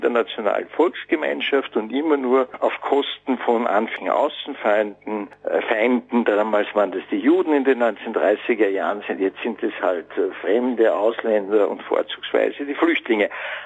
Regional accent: Vienna, Austria; ich komme ja aus Wien, der Stadt von Sigmund Freud

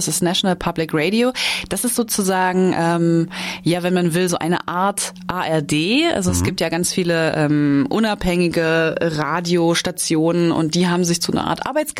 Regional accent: Rhineland, Germany; Also ich bin im Rheinland aufgewachsen

